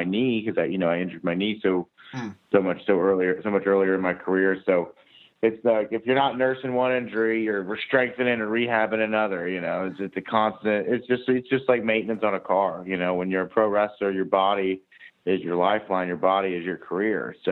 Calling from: Kentucky, United States; I'm out here in Cincinnati, Ohio, but really I live in the Kentucky side, so I live in the state of Kentucky, right near the Cincinnati airport, but we refer to this area as the greater Cincinnati area.

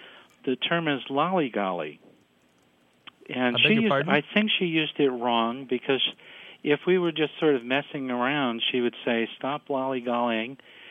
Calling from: New York City, New York, United States; I'm calling from New York City today.

